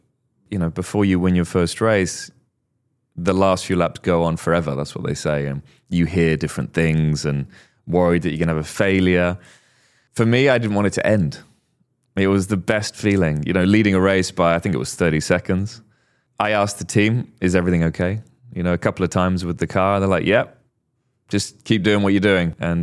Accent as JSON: {"language": "English", "country": "United Kingdom", "said": "we're British"}